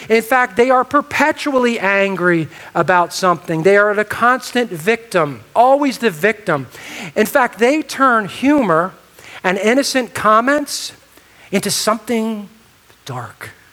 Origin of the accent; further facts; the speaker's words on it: New Jersey, United States; And I personally take that hard, okay, because I'm from New Jersey, all right?